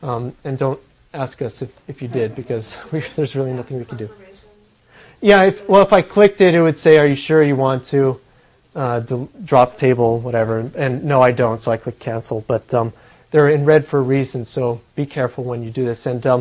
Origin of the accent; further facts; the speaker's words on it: El Paso, Texas, United States; so we'll do my hometown, El Paso, Texas.